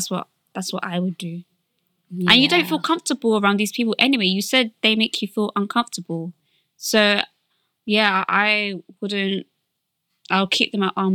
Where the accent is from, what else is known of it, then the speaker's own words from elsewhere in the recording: United States; I am Korean American, and throughout middle school and some of high school, I was really badly and brutally bullied for being Asian.